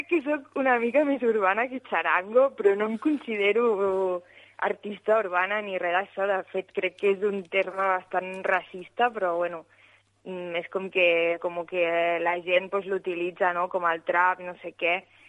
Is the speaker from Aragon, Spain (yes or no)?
no; Terrassa, Catalonia, Spain; Bueno, Terrassa al final, bueno, és una ciutat, no és com Barcelona